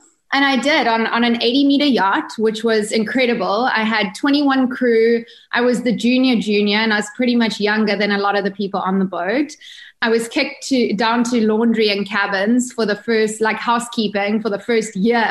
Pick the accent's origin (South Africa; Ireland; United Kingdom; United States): South Africa; growing up in South Africa, I kind of studied and really wanted to get into the film industry. Mm-hmm. So after I finished school, I studied film in Cape Town.